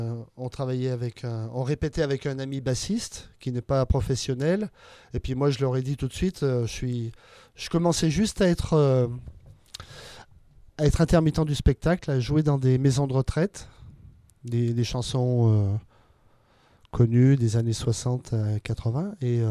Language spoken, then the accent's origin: French; Lyon, Auvergne-Rhône-Alpes, France; À la base, je suis lyonnais, donc j'ai joué avec des chanteurs.